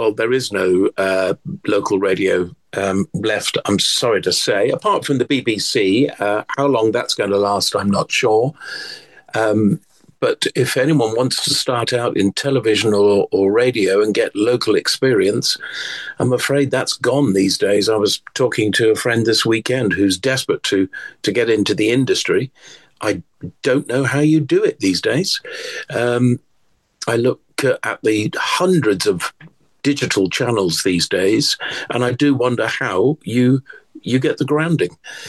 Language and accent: English; South West England, United Kingdom; Yes, I was born on Dartmoor, 1962, a little chilly